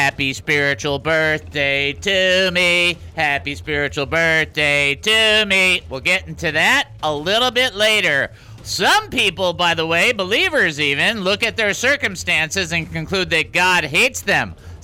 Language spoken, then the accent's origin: English; Texas, United States; So we hope that they do well. Because we're from Texas.